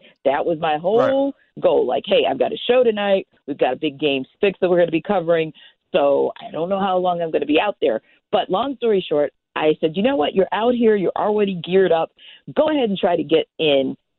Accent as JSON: {"language": "English", "town": "New Orleans", "region": "Louisiana", "country": "United States", "tie": "born or raised there", "also_born_or_lived": "Houston", "said": "the humidity here is maybe bested only by what I experienced growing up in Louisiana in the New Orleans area or living in Houston."}